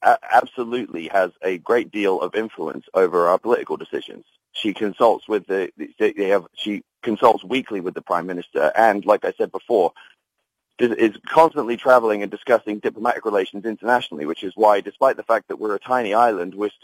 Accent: England, United Kingdom; I'm a Brit. I'm an Englishman.

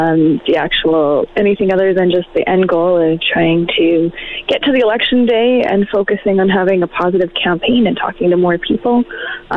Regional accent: Fort McMurray, Alberta, Canada; You know what? I grew up here in Fort McMurray, as you know.

